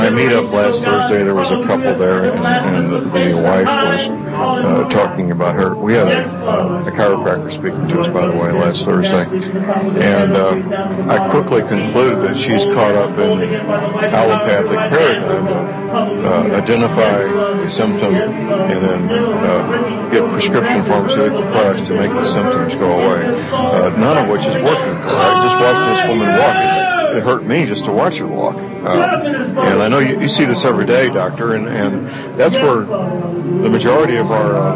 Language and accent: English; St. Louis, Missouri, United States; Dr. Myers is a chiropractor practicing in my hometown, St. Louis, Missouri.